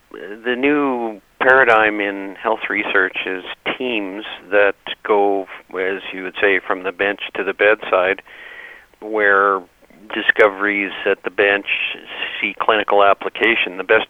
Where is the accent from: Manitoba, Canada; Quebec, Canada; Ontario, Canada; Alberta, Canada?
Alberta, Canada; Edmonton; Well, I grew up in Edmonton